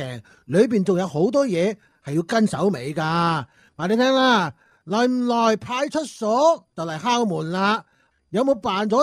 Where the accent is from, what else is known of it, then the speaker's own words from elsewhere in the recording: Hengzhou, Guangxi, China; 我哋乡下就系广西嗰个横州嗰度